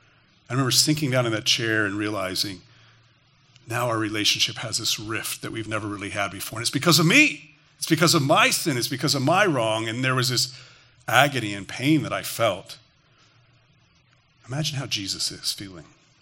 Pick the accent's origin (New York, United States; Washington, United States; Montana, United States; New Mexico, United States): New Mexico, United States; Albuquerque; I was serving with a pastor in Albuquerque, New Mexico, my hometown.